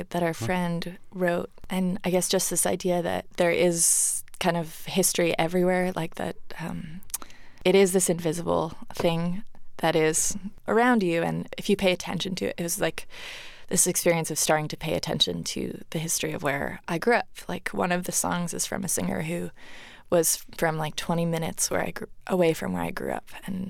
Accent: New England, United States; also born or lived in Kentucky / Virginia; mm-hmm. I grew up in New England. My family's from there, and like many New Englanders, got really into Southern and American folk music. And so I moved to rural Kentucky and then to rural Virginia

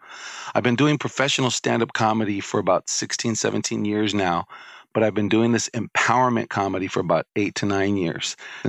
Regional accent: New York City, New York, United States; if we grew up in El Barrio, we will always have a little ghetto inside of us.

